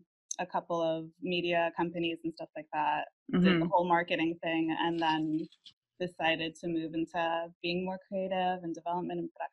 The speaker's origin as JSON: {"language": "English", "country": "United States", "moved": "as an adult", "lives_now": "United Kingdom", "said": "but I'm originally from the States, so that's where the accent comes from as well"}